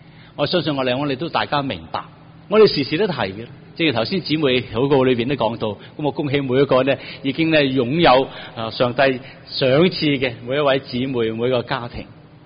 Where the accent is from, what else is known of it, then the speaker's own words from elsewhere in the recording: China; 我们中国人古人说，如果一个人有100岁的话